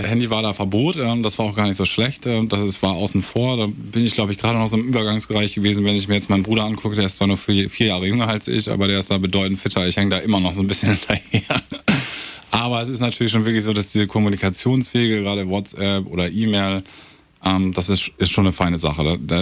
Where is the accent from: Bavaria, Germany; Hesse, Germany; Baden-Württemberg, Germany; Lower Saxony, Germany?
Lower Saxony, Germany; Also ich bin in Leer geboren worden, bin dann aber in Aue ich groß geworden.